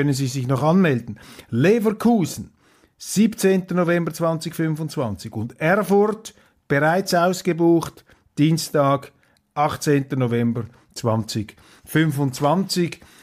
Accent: Switzerland; Und ich muss Ihnen sagen, als Schweizer, ich bin ja da neutraler Schiedsrichter

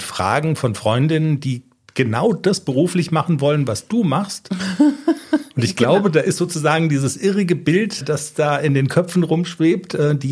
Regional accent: Darmstadt, Hesse, Germany; Du weißt ja, ich bin in Darmstadt aufgewachsen, die haben mal Fußball-Bundesliga gespielt.

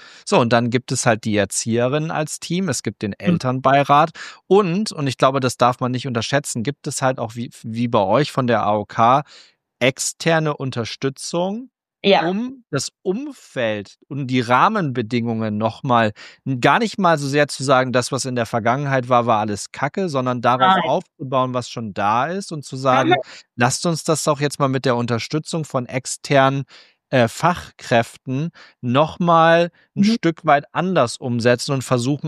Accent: Cloppenburg, Lower Saxony, Germany; in meiner Heimatstadt in Kloppenburg

